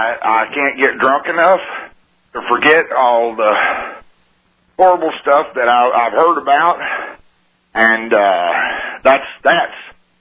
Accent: Texas, United States; No, I'm from Texas, and I've been listening to you for a good while

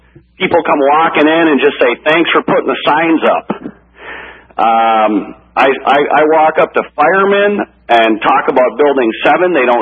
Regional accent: Minneapolis, Minnesota, United States; I'm from North Minneapolis. It's a poor part of Minneapolis.

